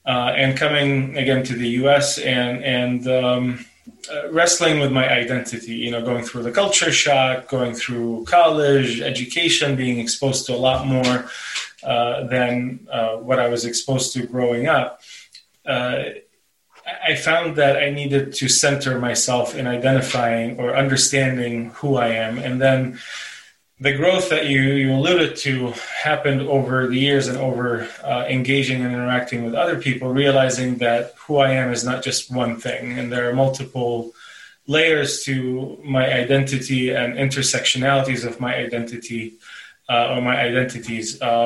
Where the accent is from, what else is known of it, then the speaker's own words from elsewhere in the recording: Qatar; So all my siblings and I, and I'm the youngest of 5, were all born and raised in Qatar.